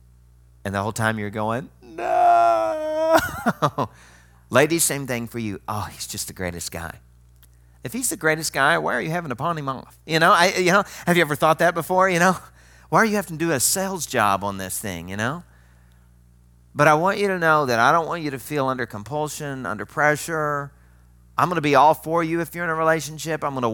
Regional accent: the South, United States; Now, I'm going to tell you, I'm from the South, and you probably picked up that when I want to say something sarcastic, I go Southern

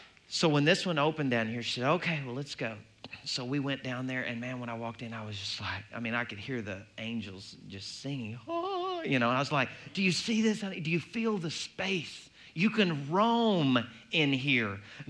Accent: Arkansas, United States; now in Cleveland, United States; Now, I'm originally from Arkansas, as I've told you all before

